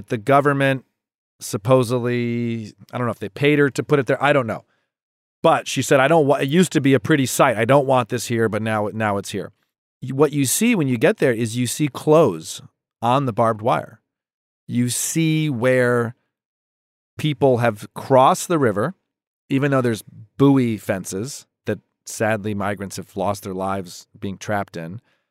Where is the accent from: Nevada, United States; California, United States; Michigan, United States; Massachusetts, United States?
Michigan, United States; born or raised there